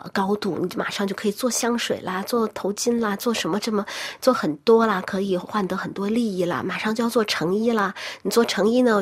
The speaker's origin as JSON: {"language": "Chinese", "country": "China", "said": "因为我是中国人，我的市场主要在中国"}